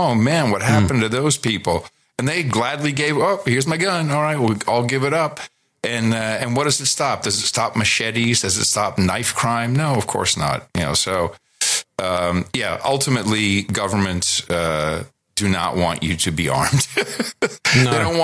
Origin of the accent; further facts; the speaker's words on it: Amsterdam, North Holland, Netherlands; Yeah, I grew up in Amsterdam, so I speak fluent Dutch.